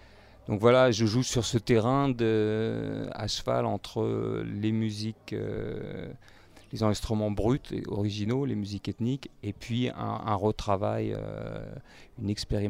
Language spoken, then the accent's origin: French; France; now in China; Je suis français, je vis à la campagne parce que les villes me répugnent en Chine.